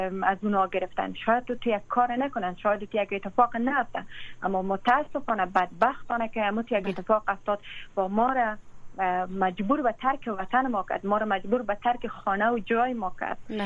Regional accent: Afghanistan; وقتی که درباره مسافرت فکر می کردم، می گفتم نه، این کشورم است، وطنم است، هیچ وقت یک اتفاق نمی افته

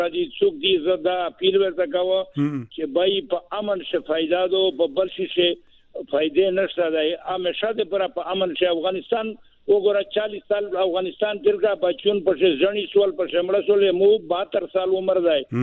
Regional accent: Khyber Pakhtunkhwa, Pakistan; زه د وزیرستان یو سیدین کا یم

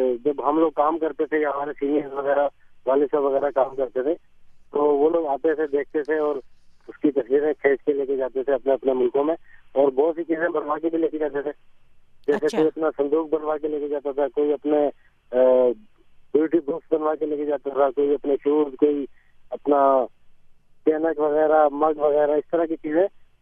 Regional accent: Karachi, Sindh, Pakistan; جب ہم چھوٹے تھے جب میں چھوٹا تھا کراچی میں, تو وہ کراچی اس ٹائم تو بڑا پرسکون شہر تھا اور خصوصاً گارڈن پہ ہم لوگ چھوٹے تھے تو گارڈن پہ رہتے زیادہ تر

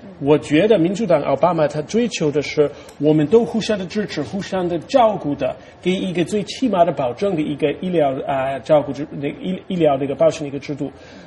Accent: United States

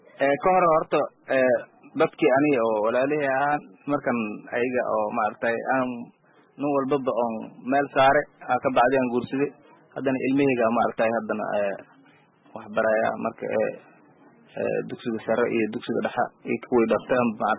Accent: Bardheere, Gedo, Somalia; moved away; Waxaan ka soo qaxnay Bardheera, tuuladeeda meel la dhahay Warharan la dhahay aan kusoo qaxnay.

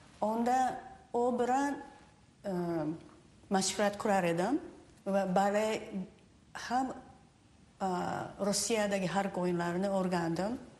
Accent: Japan; Yapon raqslarini yaxshi bilaman. Chunki o'sha yerda tug'ilganman va o'sdim.

